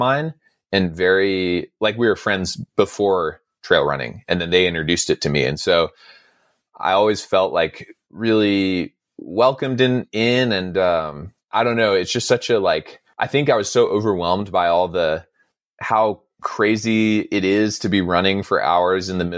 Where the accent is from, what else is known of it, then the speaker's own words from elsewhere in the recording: Monterey, California, United States; I grew up in Monterey, which is like fairly diverse, but still like a predominantly white community.